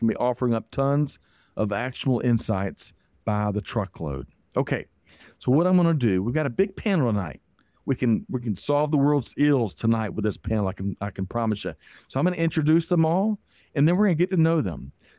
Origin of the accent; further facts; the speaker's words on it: South Carolina, United States; I've lived here for over 20 years, and then I grew up in the South Carolina heat.